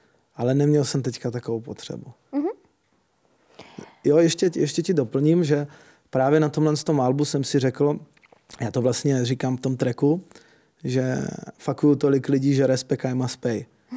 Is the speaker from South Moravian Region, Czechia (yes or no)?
yes; Brno, South Moravian Region, Czechia; protože jsem z Brna.